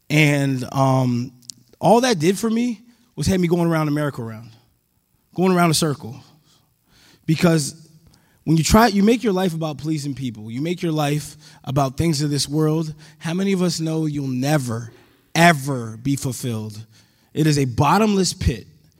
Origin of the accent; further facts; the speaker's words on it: Harrisburg, Pennsylvania, United States; I'm 34 years old. I'm from Harrisburg, Pennsylvania.